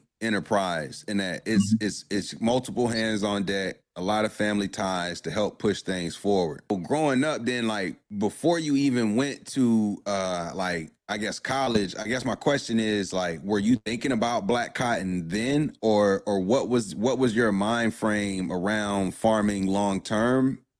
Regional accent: Durham, North Carolina, United States; I grew up in Durham and didn't even know what the school was.

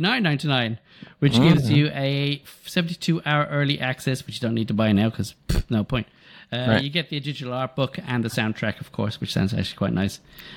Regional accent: Ireland; With the truth, I can say that because I'm Irish.

